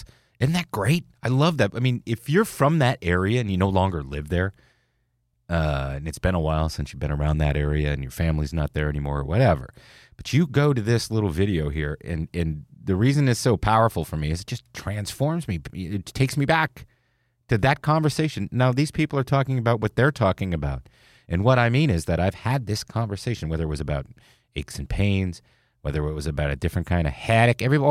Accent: Elmira, New York, United States; being that I grew up in the Twin Tiers in Elmira, New York, Corning area, south of Ithaca, northern Pennsylvania, it's the southern tier of New York, the northern tier of Pennsylvania

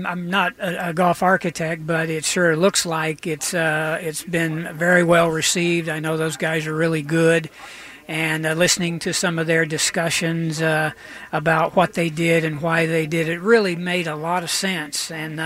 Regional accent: Edmond, Oklahoma, United States; born or raised there

